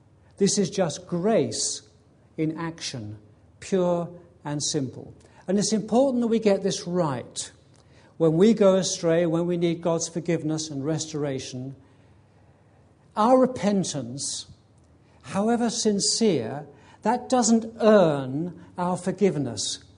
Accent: England, United Kingdom; Okay, what gives it away that I'm English?

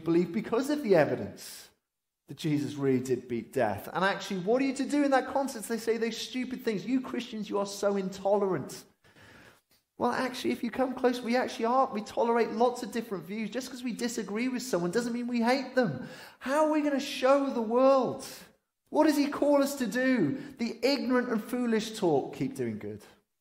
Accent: Wales, United Kingdom; I remember growing up in Wales, we were taught Welsh.

